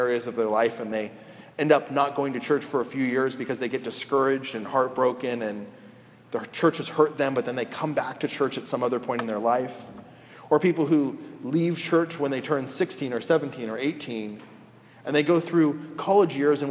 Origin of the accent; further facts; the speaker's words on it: California, United States; also born or lived in Washington, D.C.; Again, I grew up in Southern California. The accent's not very different from here.